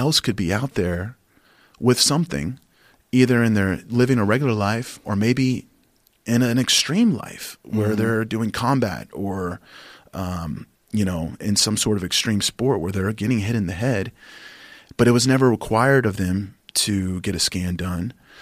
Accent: Oklahoma, United States; I've only done 3 fights with Bellator outside of my home state, outside of Oklahoma, my last 3, you know?

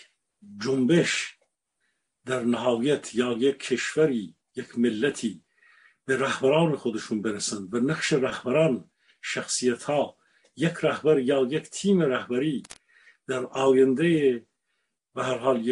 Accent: Rasht, Gilan, Iran; also born or lived in Tehran / Shiraz / Karaj; من 10 سال، 12 سال از عمرم رو از تقریبا آغاز دهه 50 تا سالهای 62-63 در تهران بودم و در خیلی از جاهای شهرهای دیگر ایران بودم، در شیراز بودم، در شهر خودم شهرستان رشت بودم، در کرج زندگی کردم.

